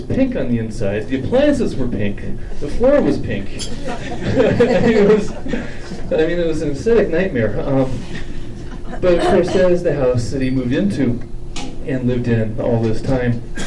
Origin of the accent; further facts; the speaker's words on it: Boulder, Colorado, United States; I'm from Boulder. We have to visualize things.